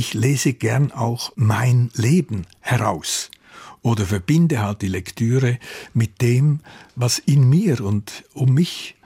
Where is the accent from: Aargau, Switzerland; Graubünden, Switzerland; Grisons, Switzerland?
Aargau, Switzerland; Menziken; wir hatten ein großes Aluminiumwerk in Menziken, wo ich aufgewachsen bin.